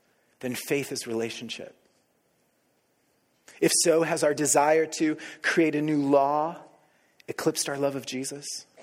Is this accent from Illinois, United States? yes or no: no; Oklahoma, United States; Okay, so I grew up in Oklahoma.